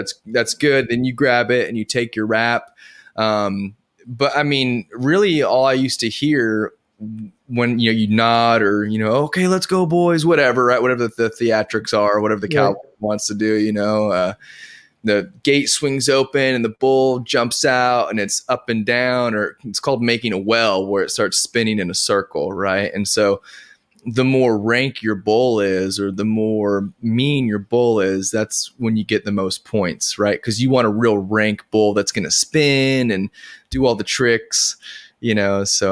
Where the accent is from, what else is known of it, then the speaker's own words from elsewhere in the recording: Edgewood, New Mexico, United States; It's a small little cow town outside Albuquerque, like 30 miles east, called Edgewood.